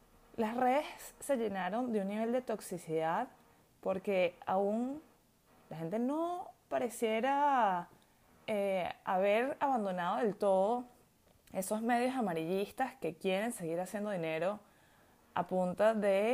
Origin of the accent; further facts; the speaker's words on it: Venezuela; porque soy venezolana, porque crecí con su música en español